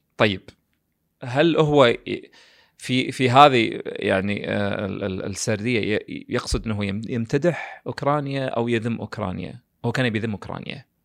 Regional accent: Kuwait; هو نفس نظارة عندنا بالكويت نسميها

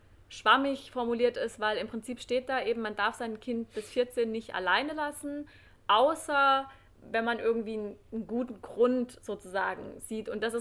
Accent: Germany; so als Deutscher will man manchmal vielleicht schneller auf den Punkt kommen

